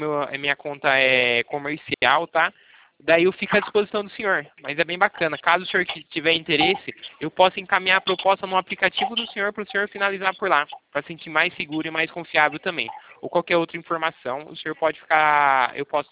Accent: São Paulo, Brazil; Eu sou daqui de São Paulo

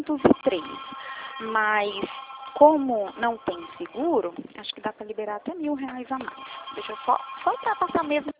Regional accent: São Paulo, Brazil; nós somos aqui de São Paulo, interior de São Paulo.

